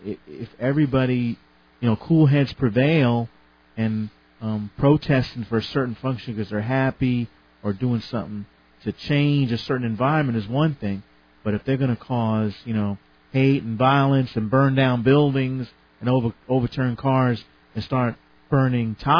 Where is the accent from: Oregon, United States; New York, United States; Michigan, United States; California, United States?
New York, United States; Bronx; I remember growing up in the Bronx when they had the blackout in 1977.